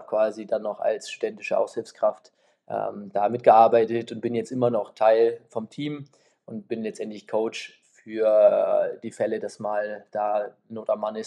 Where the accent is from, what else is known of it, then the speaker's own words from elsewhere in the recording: Kiel, Schleswig-Holstein, Germany; moved away as an adult; now in Heidelberg, Germany; 2015 bin ich nach Heidelberg gezogen, also ich komme ursprünglich aus Kiel, bin da groß geworden, bin da zur Schule gegangen, habe da mein Abi gemacht